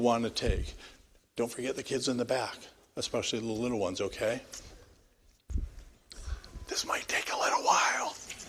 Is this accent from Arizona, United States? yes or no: yes; Arizona, United States; Anything below 75 is cold for me. I'm from Arizona, so I don't really know.